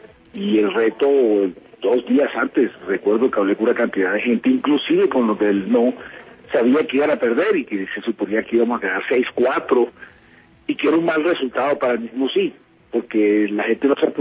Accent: Colombia; como pueblo colombiano

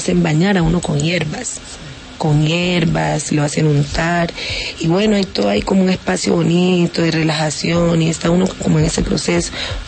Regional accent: Timbiquí, Cauca, Colombia; y sobre todo en mi pueblo, pues una persona que se dedique a la música, pues ¿de qué va a vivir?

